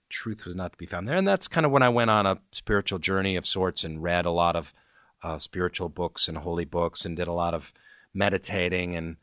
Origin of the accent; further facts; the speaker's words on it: Seattle, Washington, United States; moved away as an adult; now in New York City, United States; My parents are kind of hippie bohemian types in Seattle. And then when I went to New York City, I was 20 years old.